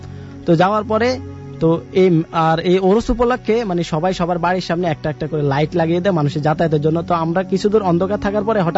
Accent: Dhaka, Dhaka Division, Bangladesh; আমি যাত্রাবাড়ি থেকে আসছি।

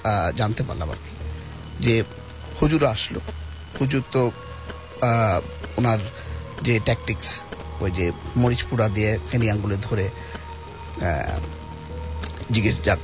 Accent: Dhaka, Dhaka Division, Bangladesh; এবং এটা মতিঝিল কলোনি, আমি যেখানে বড় হয়েছি।

